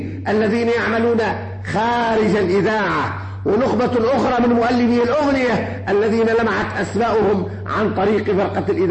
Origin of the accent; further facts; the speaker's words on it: Sfax Governorate, Tunisia; وما نفتخر به كتونسيين